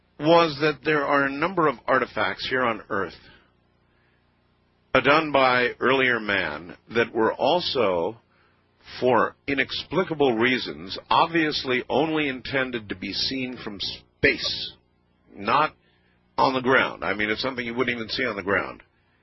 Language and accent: English; North Carolina, United States; born there; I was born in North Carolina, but I kind of lost all that, you know? Y'all.